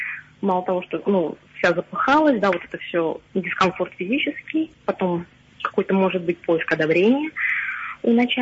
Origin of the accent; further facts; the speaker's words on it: Moscow, Russia; я из Москвы, мне 30+.